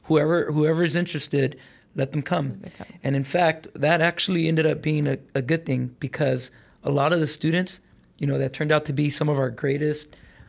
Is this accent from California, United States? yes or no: yes; Compton, California, United States; I went to elementary and middle school. I grew up in Compton.